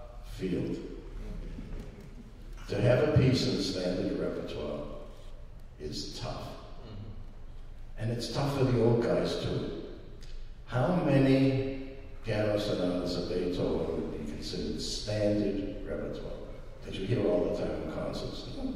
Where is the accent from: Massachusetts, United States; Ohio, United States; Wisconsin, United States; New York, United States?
Massachusetts, United States; Boston; Koussevitzky, well, I grew up in Boston.